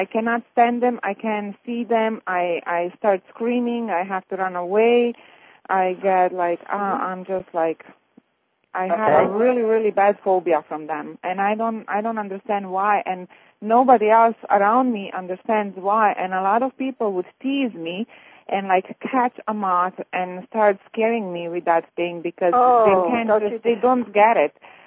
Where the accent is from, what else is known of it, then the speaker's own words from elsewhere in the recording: Canada; I'm from Canada.